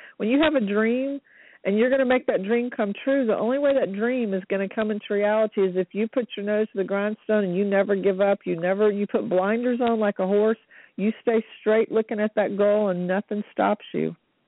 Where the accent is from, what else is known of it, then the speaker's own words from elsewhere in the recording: Louisiana, United States; when I went to nursing school back in the 70s, I'm from Louisiana, and we had one of the best nursing schools in the country.